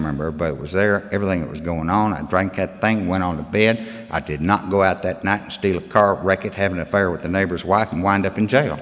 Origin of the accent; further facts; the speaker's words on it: Oklahoma, United States; And I was raised out in Oklahoma, out in the flatlands. And everything out there is 1 mile by 1 mile, laid out in section lines.